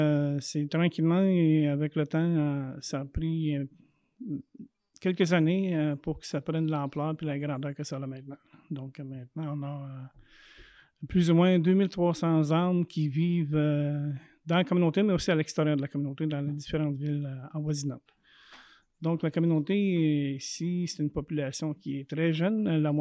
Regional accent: Quebec, Canada; first language Anishinaabe; French is a second language; Oui, le premier, c'est sûr, c'est ma langue maternelle, Anishinaabe, le français, l'anglais, puis l'Atikamekw un peu, que je ne maîtrise pas nécessairement 100%, mais je la comprends quand ça ne parle pas trop vite.

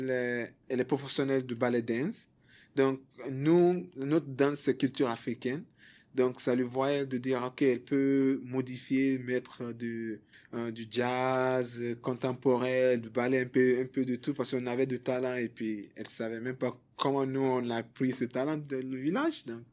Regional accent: Kindia, Guinea; Oui, c'est Kindia, mon village natal.

